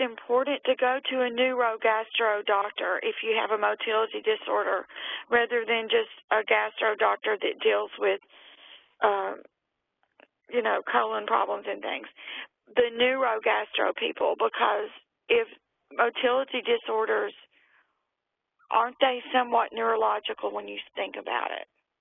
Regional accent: the South, United States; I should know better, but, hey, I'm a Southerner.

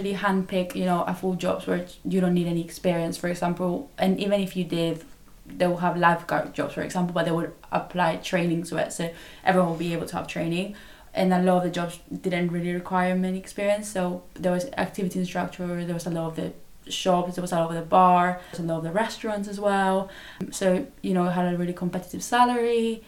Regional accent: Chile; now in London, United Kingdom; I'm from Chile originally, and now I live with Laura and Anouk in London.

